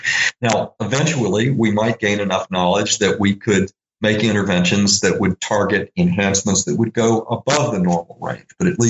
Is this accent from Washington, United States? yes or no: no; Little Rock, Arkansas, United States; One was my own upbringing in Jim Crow South. I grew up in Little Rock, Arkansas.